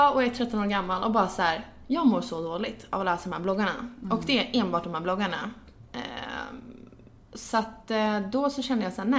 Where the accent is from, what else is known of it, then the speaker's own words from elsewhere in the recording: Gnesta, Södermanland, Sweden; Exakt, jag kommer från Gnesta utanför Stockholm.